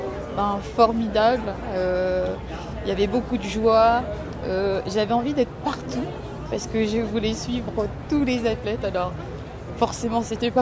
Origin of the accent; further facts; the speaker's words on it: Guadeloupe; De plus, moi, je suis guadeloupéenne.